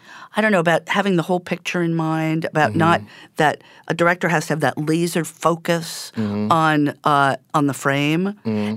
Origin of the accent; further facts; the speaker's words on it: New York City, New York, United States; I grew up in New York City. Mm-hmm. And I grew up at a time where there were, you know, there were a lot of movie theaters.